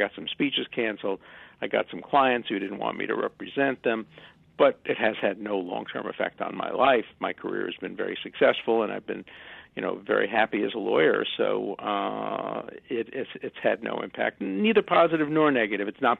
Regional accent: Brooklyn, New York, United States; I grew up in Brooklyn. So I'm an ordinary guy.

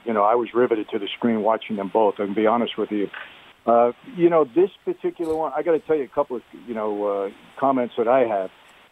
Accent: Brooklyn, New York, United States; I grew up in Brooklyn and certainly, you know, spent a lot of time in Queens, Manhattan, all around that area.

